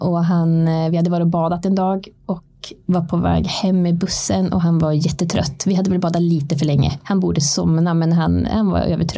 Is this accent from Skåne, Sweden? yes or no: no; Hammerdal, Jämtland County, Sweden; Jag kommer från Hammerdal, eller Fyråsen, utanför Hammerdal.